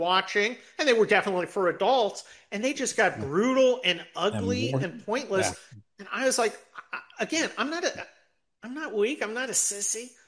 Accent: San Mateo, California, United States; Yes, I grew up in San Mateo.

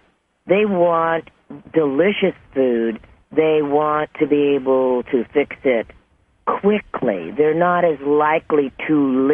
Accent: California, United States; And when I was growing up in California on Thanksgiving, that was something, because of my Italian background, that's what you did.

